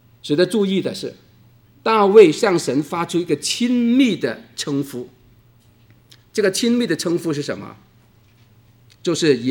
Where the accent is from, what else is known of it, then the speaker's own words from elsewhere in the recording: China; accent: Cantonese; 我现在真的是我们广东话叫做逃头碰脚黑真的不幸